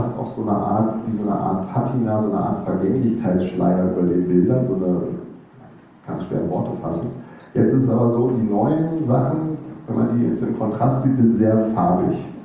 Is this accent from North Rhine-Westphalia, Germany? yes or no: no; Hanover, Lower Saxony, Germany; Ich komme aus Hannover